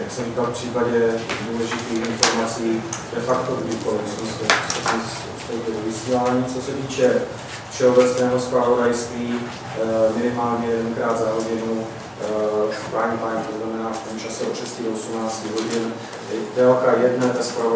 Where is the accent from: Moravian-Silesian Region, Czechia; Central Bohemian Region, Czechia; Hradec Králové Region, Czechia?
Moravian-Silesian Region, Czechia; Opava; pocházím z Opavy, z Ostravska jako takového